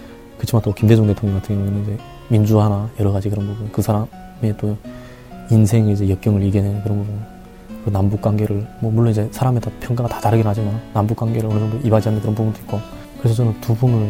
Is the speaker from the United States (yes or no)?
no; North Korea; now in South Korea; 대한민국 사람이에요. 왜냐하면 제 국적도 대한민국 사람이에요. 그렇긴 한데 북한은 또 제 또 첫 번째 이제 고향이었고